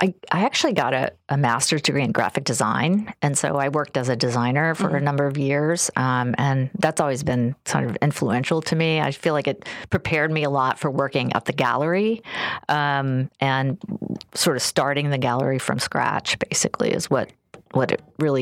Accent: New Orleans, Louisiana, United States; now in Indianapolis, United States; No, I'm from New Orleans. You know, that's been very influential to me. I really miss it.

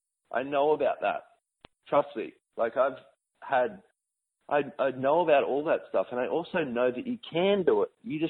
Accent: Sunshine Coast, Queensland, Australia; especially where I grew up in the Sunshine Coast, Queensland, Australia, which is so like small life syndrome of magnitude

